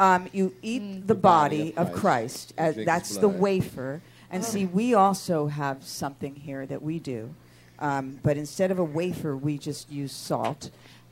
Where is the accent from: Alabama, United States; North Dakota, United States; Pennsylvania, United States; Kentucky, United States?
Pennsylvania, United States; I'm from Pennsylvania, where there are a lot of Amish farms, and I actually spent a month working on a Mennonite farm.